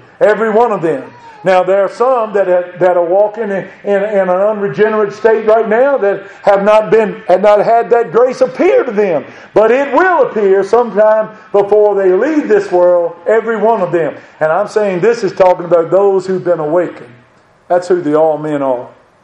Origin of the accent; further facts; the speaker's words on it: Madison, United States; I grew up in Madison.